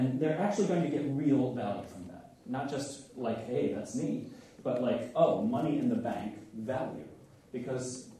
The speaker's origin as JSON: {"language": "English", "country": "United States", "moved": "yes", "lives_now": "Germany", "said": "I live in Germany. I didn't have to fly all the way from America, but I am American"}